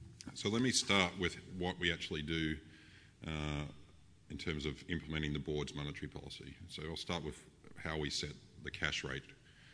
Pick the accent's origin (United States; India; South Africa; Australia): Australia; Adelaide, South Australia; I'm very pleased to be back in my hometown today. As Damien said, I'm a graduate of Adelaide Uni from the Economics Department.